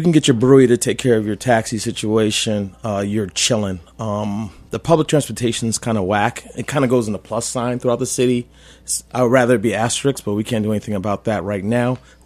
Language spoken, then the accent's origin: English; Ithaca, New York, United States; born there; Born in Ithaca. Yeah. I was born in Ithaca, went to Cornell, so...